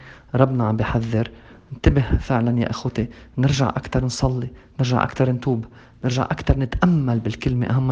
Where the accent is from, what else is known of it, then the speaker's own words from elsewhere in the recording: Beirut, Beirut Governorate, Lebanon; نحن بنهي ولاد لبنان، ولاد بيروت.